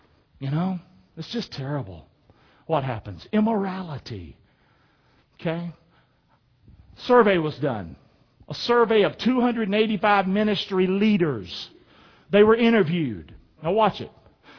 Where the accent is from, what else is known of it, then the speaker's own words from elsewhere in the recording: Rockingham, North Carolina, United States; If I'm from Rockingham, North Carolina, I understand it.